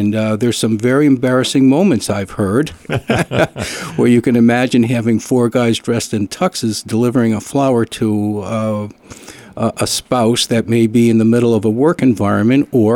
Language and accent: English; New York, United States; moved away; My family's actually from upstate New York. I moved out to southeastern Massachusetts in the early 80s.